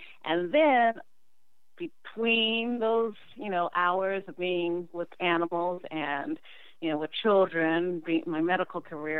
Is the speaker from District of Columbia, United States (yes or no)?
yes; Washington, District of Columbia, United States; born there; So I was born in Washington, D.C. I was born at Providence Hospital.